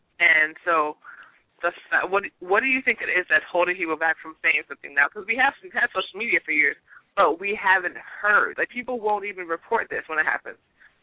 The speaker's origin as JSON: {"language": "English", "town": "Chicago", "region": "Illinois", "country": "United States", "said": "I'm from Chicago."}